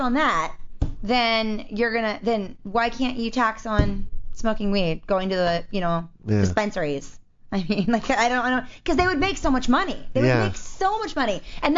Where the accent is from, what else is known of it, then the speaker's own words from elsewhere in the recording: Maryland, United States; I grew up in Maryland, so it's the D.C. area.